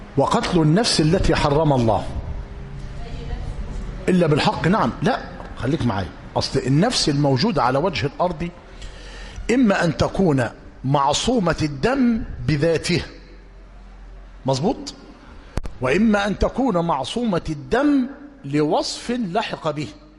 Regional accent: Egypt; وخاصه في بلدتنا مصر.

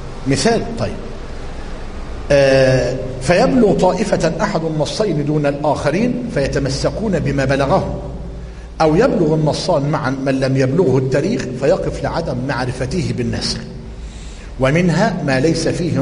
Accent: Egypt

